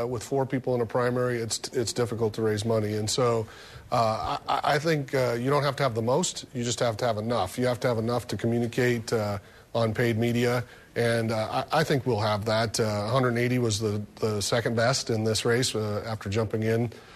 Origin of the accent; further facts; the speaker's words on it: Fallon, Nevada, United States; I grew up just down the street from you in Fallon, born and raised in Fallon